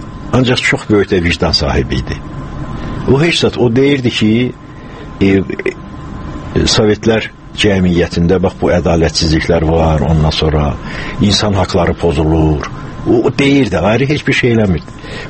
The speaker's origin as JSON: {"language": "Azerbaijani", "region": "Karabakh", "country": "Azerbaijan", "tie": "born or raised there", "said": "O Qarabağ təbii ki, mənim yaralı yerimdə, ona görə deyirəm ki, mən doğulduğum komadı, ondan sonra mənim böyüdüyüm yerdir."}